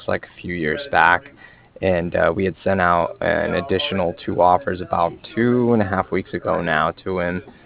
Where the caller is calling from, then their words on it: Cardiff, Wales, United Kingdom; I'm calling from Cardiff.